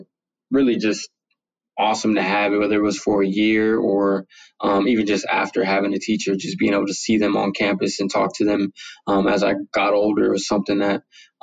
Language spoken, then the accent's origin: English; San Bernardino, California, United States; So growing up in San Bernardino, you know, I'm in a city where I'm surrounded by drugs and gang violence